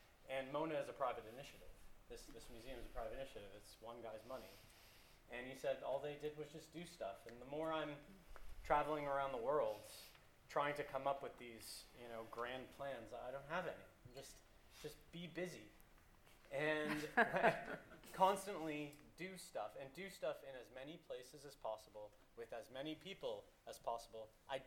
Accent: Canada; moved away; I'm from Canada, so originally, and I consider ourselves a small nation

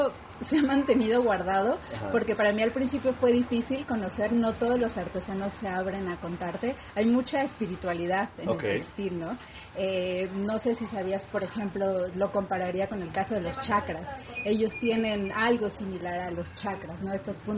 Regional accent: Oaxaca, Mexico; Sí, yo soy de aquí de Oaxaca

